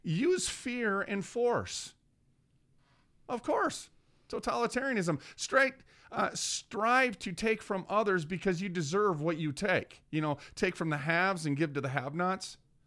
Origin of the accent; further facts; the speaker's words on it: Minneapolis, Minnesota, United States; You know what? I'm from North Minneapolis.